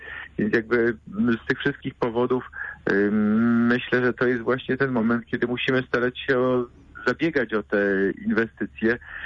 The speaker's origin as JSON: {"language": "Polish", "town": "Poznań", "region": "Greater Poland Voivodeship", "country": "Poland", "said": "powinniśmy jako poznaniacy, Wielkopolanie"}